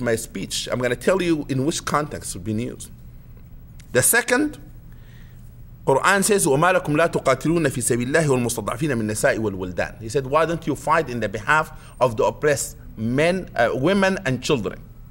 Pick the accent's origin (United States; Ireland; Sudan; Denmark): Sudan; You know, my home country, Sudan.